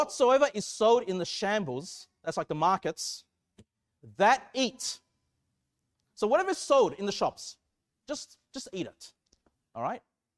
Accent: Sydney, New South Wales, Australia; I grew up in Canley Vale in Sydney, and it was a very Asian immigrant area.

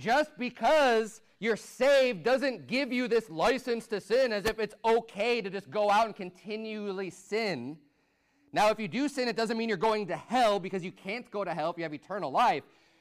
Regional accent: Illinois, United States; I grew up in Illinois. Just outside Chicago, very strong work ethic, not just in my family, but culturally in the area.

